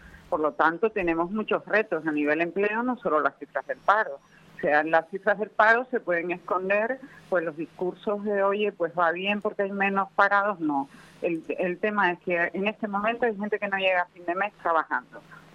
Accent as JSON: {"language": "Spanish", "region": "Canary Islands", "country": "Spain", "said": "Soy una canarias con alas."}